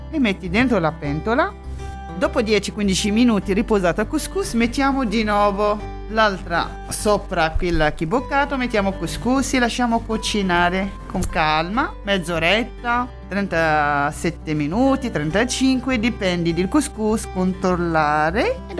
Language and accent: Italian; Tunisia; Italian is a second language; Quando cucino queste piatte, io mi sento, non sono fuori dal mio paese, perché ho una tradizione. Se tu vai a una casa a Tunisi, è difficile per trovare gente che non fanno couscous.